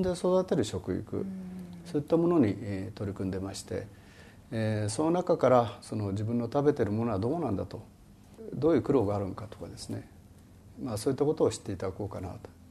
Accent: Gunma, Japan; 地元群馬であります大和芋と一般の長芋を交雑したですね、

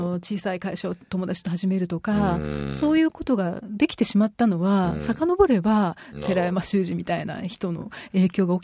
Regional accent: Hokkaido, Japan; 私は北海道であのずっとあの子供の頃から大学まで育って、で、まあ、田舎ですけれども、

